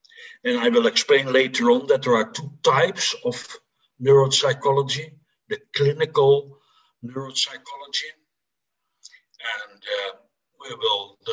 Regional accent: North Netherlands, Netherlands; I'm from the Netherlands, the north of the Netherlands, which is practically also the south of the Netherlands because it is a very small country

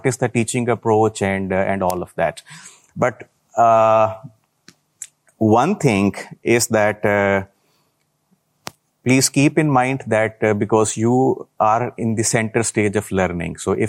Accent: Pakistan; English is a second language; also born or lived in Finland; I'm from Pakistan. I came to Finland back in 2010 for my master's degrees in international business that I did from University of Turku.

